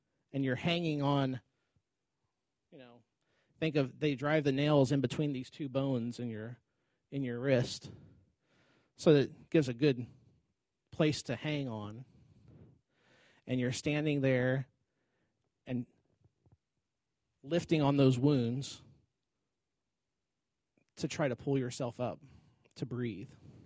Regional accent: Houston, Texas, United States; now in Ohio, United States; You know, I found, after growing up in Houston, there's not seasons in Houston.

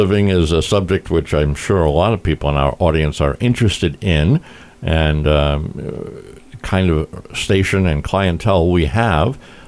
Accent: Norwood, Rhode Island, United States; I grew up in Norwood

